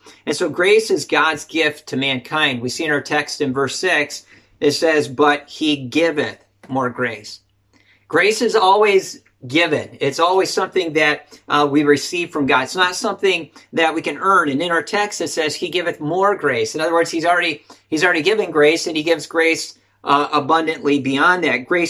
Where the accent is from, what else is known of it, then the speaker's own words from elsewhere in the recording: Wisconsin, United States; I grew up in Wisconsin, and a lot of water in the area where I'm from. I'm just across from Minnesota, the land of 10,000 lakes